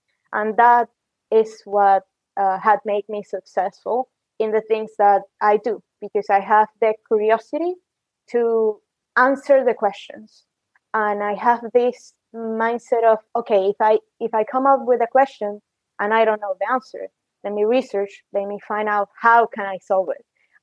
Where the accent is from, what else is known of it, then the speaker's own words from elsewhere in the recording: Venezuela; so I'm from Venezuela.